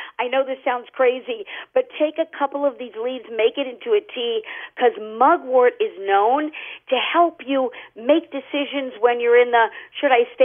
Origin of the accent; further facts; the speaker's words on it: Los Angeles, California, United States; I'm from Los Angeles. I was going to the University of Arizona